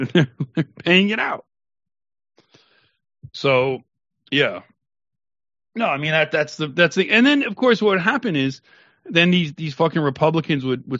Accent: United States; this is a slap in the face to me as an American

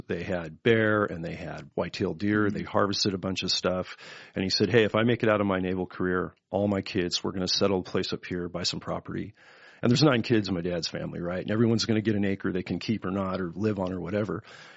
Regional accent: San Jose, California, United States; also born or lived in Santa Clara County; I grew up right in the Silicon Valley Bay Area, like right inland from Santa Cruz in the San Jose Bay Area, but down in the southern county of Santa Clara County, where you have cattle ranches, big parks, open spaces.

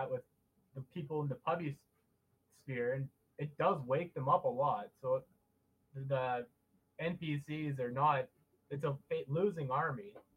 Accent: Canada; I'm from Canada.

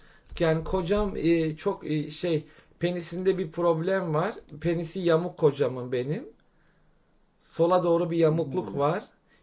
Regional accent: İzmir, Turkey; Memleket İzmir.

